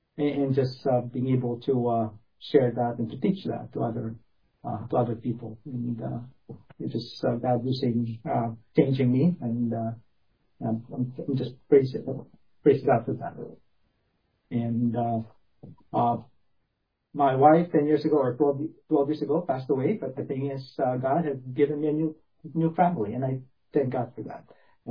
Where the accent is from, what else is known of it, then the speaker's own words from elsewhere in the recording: Philippines; So I was born in the Philippines, and we grew up in a Catholic country, as everybody probably well familiar with. But we grew up in a Protestant family